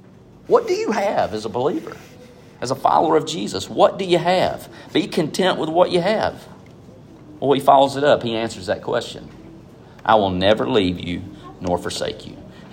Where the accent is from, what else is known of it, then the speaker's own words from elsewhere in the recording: United States; Because number one, I'm an American, Philippians 2, 14 through 15, right?